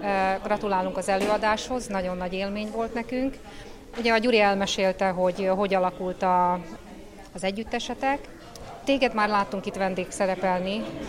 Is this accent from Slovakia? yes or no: yes; Slovakia; És mint felvidéki magyarok nagyon büszkék vagyunk rád